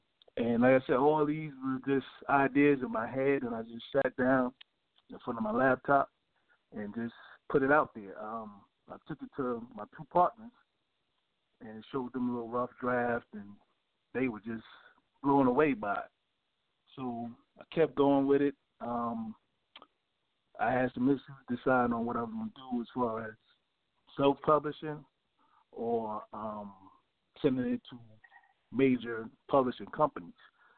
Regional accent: Brooklyn, New York, United States; I'm from East New York, Brooklyn.

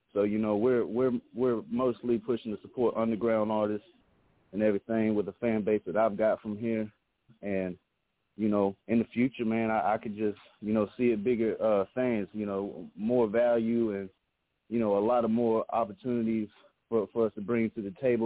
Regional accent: Waynesboro, Georgia, United States; I'm originally from Waynesboro, Georgia. I'm up here in Virginia right now with my cousins kicking it, man

